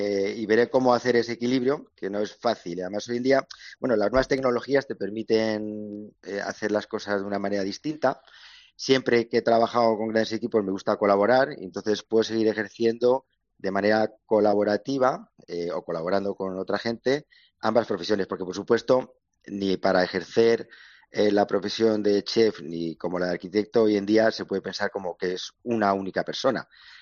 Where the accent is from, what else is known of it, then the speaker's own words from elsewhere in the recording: Castilla-La Mancha, Spain; now in Galicia, Spain; a lo largo del tiempo que llevo viviendo aquí, pues bueno, yo soy manchego de origen